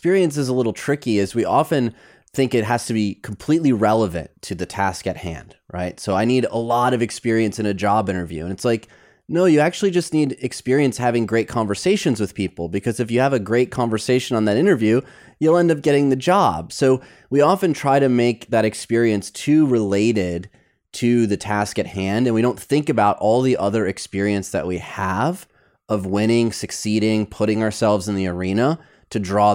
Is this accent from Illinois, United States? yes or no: no; Michigan, United States; But if growing up in Michigan, we played bumper bowling